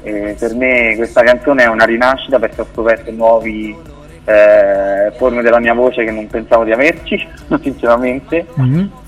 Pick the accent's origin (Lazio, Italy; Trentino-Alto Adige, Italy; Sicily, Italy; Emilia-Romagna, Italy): Lazio, Italy; Rome; now in Mentana, Italy; io sono di Roma. Abito a Mentana, mm-hmm. E ho 27 anni